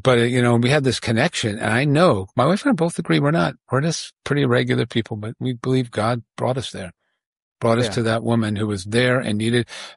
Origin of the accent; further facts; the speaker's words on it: Bedford, New York, United States; we grew up in Westport, growing up in Bedford, New York.